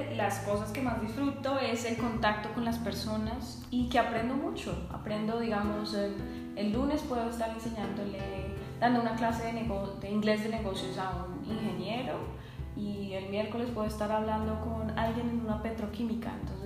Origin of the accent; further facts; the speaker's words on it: Bogotá, Colombia; moved away; salí de Bogotá, una ciudad de, en esa época eran 7 millones de habitantes, y me mudé a un pueblo muy pequeño, que yo creo que tendría máximo 100 mil habitantes